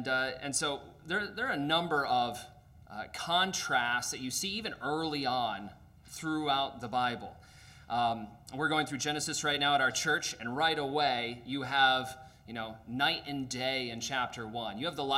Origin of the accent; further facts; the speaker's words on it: Kalamazoo, Michigan, United States; moved away as an adult; I'm from Kalamazoo, Michigan originally, but over 7 years ago we came up, and it's been a blessing.